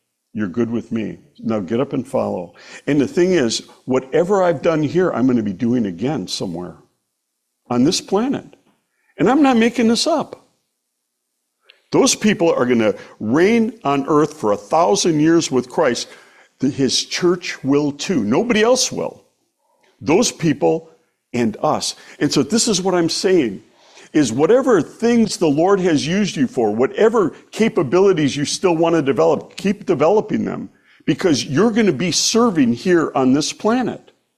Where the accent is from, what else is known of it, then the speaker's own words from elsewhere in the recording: Milwaukee, Wisconsin, United States; I'm from Milwaukee, right?